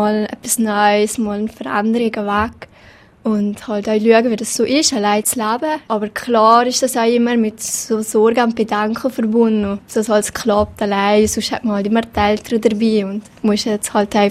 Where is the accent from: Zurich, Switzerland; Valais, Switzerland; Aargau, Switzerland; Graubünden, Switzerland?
Valais, Switzerland; Weil halt ins Wallis ist ja gleich meine Heimat.